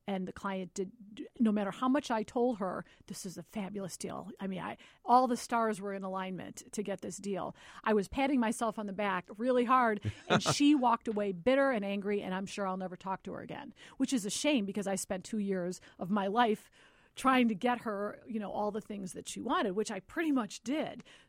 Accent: Berwyn, Illinois, United States; I was a kid from Berwyn, so I wanted to make

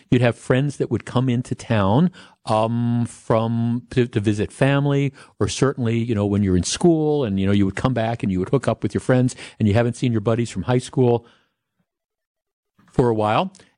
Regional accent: Glendale, Wisconsin, United States; I grew up in Glendale, went to Nicolet High School

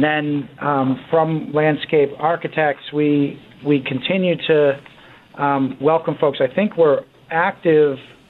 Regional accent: Boston, Massachusetts, United States; Well, hey, I grew up in Boston, Newell, so

